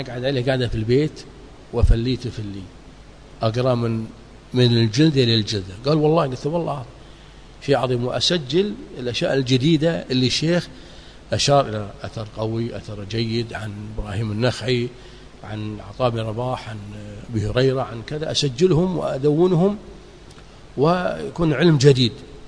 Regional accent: Kuwait; أنا طبعا هنا من الكويت

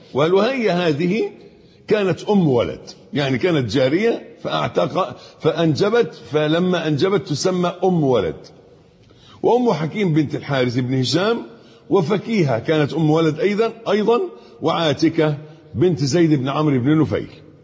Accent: Egypt

